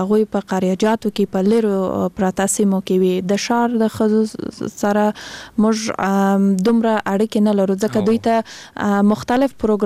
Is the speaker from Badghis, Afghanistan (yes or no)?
no; Kandahar, Afghanistan; زه خپل د کندهار د ولایت یم